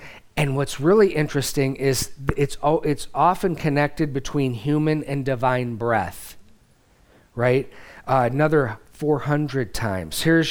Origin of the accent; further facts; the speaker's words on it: Midwest, United States; Now, Deb and I grew up in the Midwest, and windstorms, in particular tornadoes, were part and parcel of life.